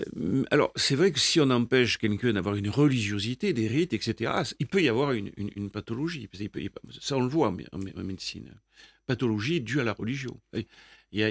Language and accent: French; Hauts-de-France, France; En plus, moi, je viens de l'Aisne